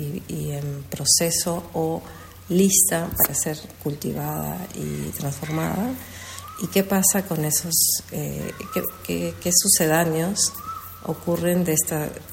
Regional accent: Spain; also born or lived in Peru; Y yo como española, pues sí pienso que habría que pedir perdón. Pero como peruana también.

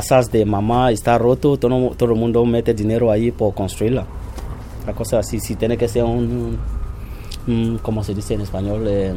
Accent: Cameroon; moved away; yo estaba bien en Camerún antes de venir aquí, porque yo estaba trabajando con los españoles en mi país.

